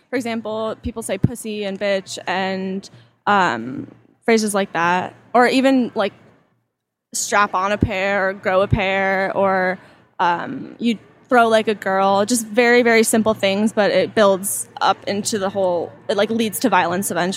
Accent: Maple, New Jersey, United States; Maple, New Jersey. And I'm 17.

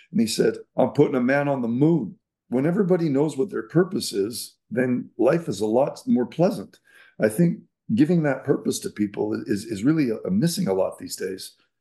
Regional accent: Montreal, Quebec, Canada; born and raised in Montreal.

